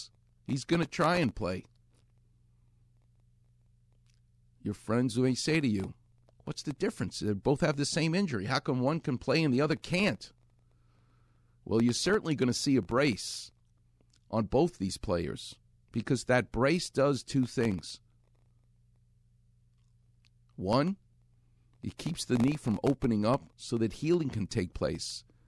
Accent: New York, United States; now in Los Angeles, United States; My guest is Alan Moore. He and I grew up together in New York.

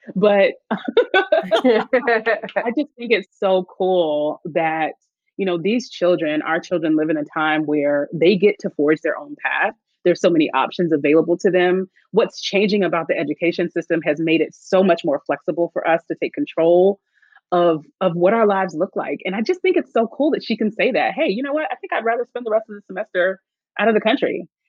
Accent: Tallahassee, Florida, United States; For me, it was, you know, I'm just growing up in Tallahassee and maybe one day I'll leave here and move to Atlanta, right?

